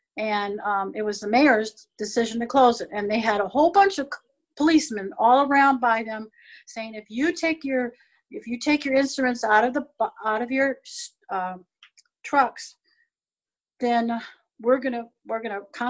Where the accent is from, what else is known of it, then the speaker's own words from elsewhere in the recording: Illinois, United States; And I came from Illinois, and so I looked at the one about Chicago.